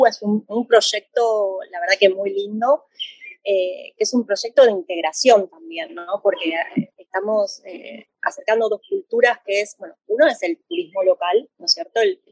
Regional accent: Buenos Aires, Argentina; que soy bien porteña

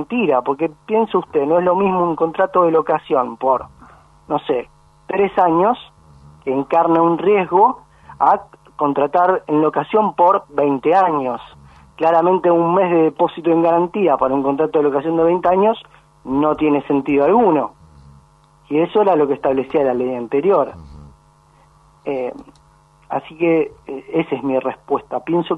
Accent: Argentina; ¿nosotros como argentinos, entre el locador y locatario, vamos a empezar a confiar entre nosotros?

